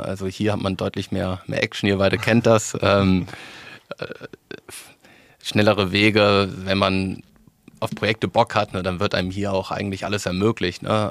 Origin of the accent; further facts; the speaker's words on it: Cologne, North Rhine-Westphalia, Germany; ich komme aus Köln